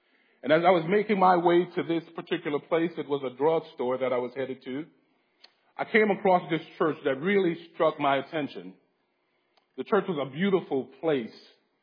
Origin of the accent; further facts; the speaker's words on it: Lafayette, United States; most of you probably know that I grew up here in Lafayette, just a couple of miles from here.